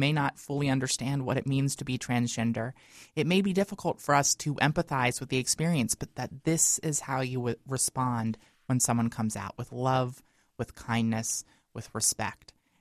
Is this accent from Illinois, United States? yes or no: no; Delaware, United States; as the response was from my own community and family and friends here in Delaware, I also knew that my home state, like a majority of states still to this day